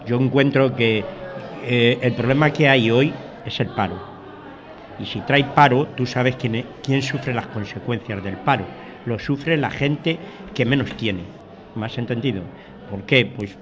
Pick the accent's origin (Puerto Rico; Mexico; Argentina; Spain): Spain; Madrid, Community of Madrid; now in Leganés, Spain; Eso es igual que yo, que soy de Madrid auténtico, pues me tuve que venir a Leganés.